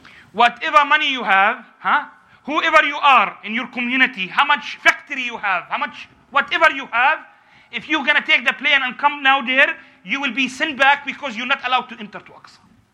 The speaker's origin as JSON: {"language": "English", "region": "England", "country": "United Kingdom", "second_language": "English", "said": "as I'm from England"}